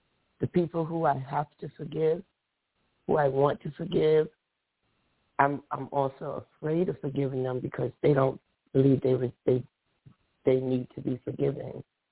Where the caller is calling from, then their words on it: New Jersey, United States; I'm calling from New Jersey.